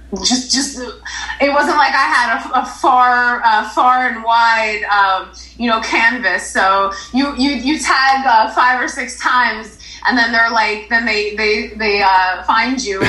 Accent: Paterson, New Jersey, United States; you know, growing up in Paterson, essentially.

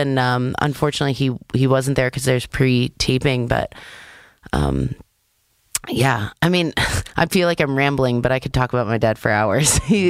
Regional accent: Maryland, United States; I'm from Maryland

